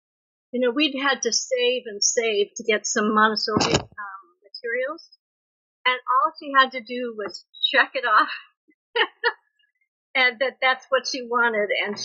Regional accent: United States; Yes, I am an American.

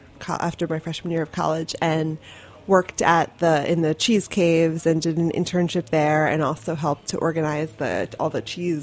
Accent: Baltimore, Maryland, United States; also born or lived in New Jersey; now in New York, United States; No, I grew up in Baltimore.

